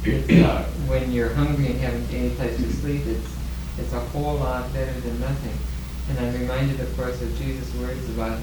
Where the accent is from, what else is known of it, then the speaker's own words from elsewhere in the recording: Minneapolis, Minnesota, United States; And we're from Minneapolis. We've had some severe things happening in Minneapolis.